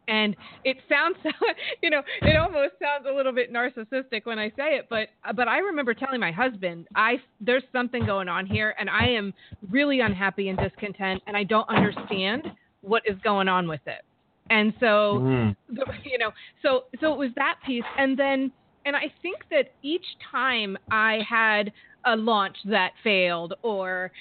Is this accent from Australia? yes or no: no; Delaware, United States; moved away as an adult; I grew up in Delaware, small state. I outgrew it by the age of 18